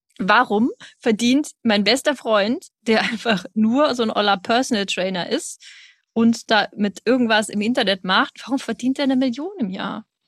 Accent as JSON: {"language": "German", "country": "Germany", "said": "wenn ich gesagt habe, hey, ja, ich bin aus Deutschland, ich mich ein Stück weit stolz darauf gefühlt habe."}